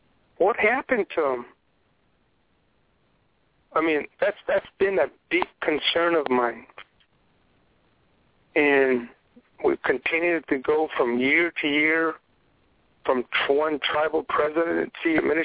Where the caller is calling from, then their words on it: Tuba City, Arizona, United States; I'm calling from Tuba City.